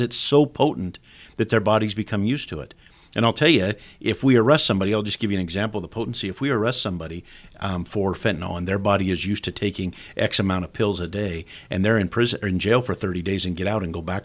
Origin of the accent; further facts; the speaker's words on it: Glenns Ferry, Idaho, United States; I grew up in Glens Ferry.